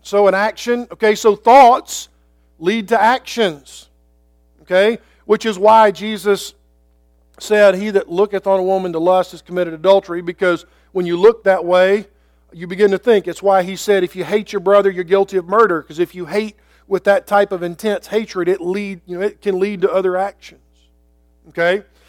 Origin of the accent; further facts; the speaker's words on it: Georgia, United States; But I grew up in Georgia, Atlanta Braves.